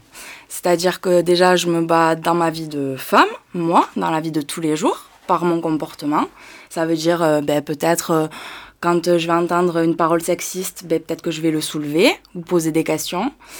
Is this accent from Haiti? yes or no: no; France; j'ai grandi en France, enfin, dans une république.